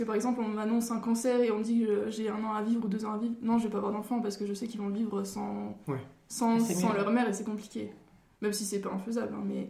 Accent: Grand Est, France; Donc je suis de la Lorraine et moi, mon but c'est de partir de la Lorraine

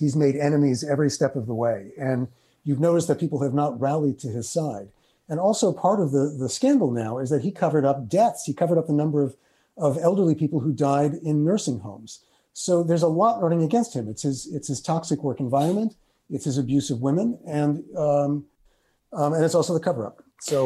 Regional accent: Queens, New York, United States; he lives by the kinds of standards that I knew growing up in Queens. I worked for the borough president of Queens right out of graduate school in 1984.

